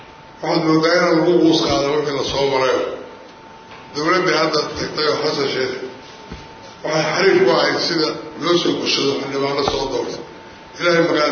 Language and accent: Somali; Galmudug, Somalia; anagu waxaan ahay reer Galmudug